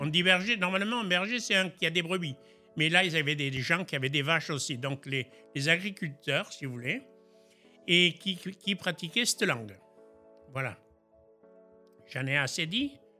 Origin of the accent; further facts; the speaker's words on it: Nouvelle-Aquitaine, France; Donc je viens de la vallée d'Osso. La vallée d'Osso, c'est la vallée entre Pau et l'Espagne.